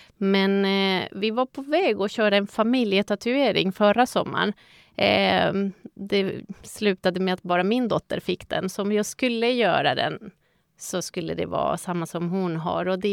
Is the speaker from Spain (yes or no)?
yes; Zaragoza, Aragon, Spain; Swedish is a second language; moved away as an adult; now in Åkersberga, Sweden; som sagt. Och jag är född i Spanien och uppvuxen. Flyttade till Sverige 98. Det kan ni räkna att jag har precis fyllt 50. Så jag har bott längre i Åkersberga, för jag flyttade direkt från min hemstad då, i Spanien